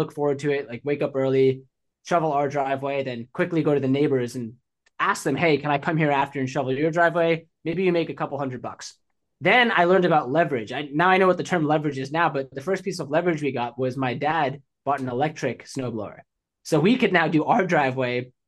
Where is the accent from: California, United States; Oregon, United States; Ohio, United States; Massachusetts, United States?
Massachusetts, United States; Boston; I grew up in Boston and it snows a lot there in the winter.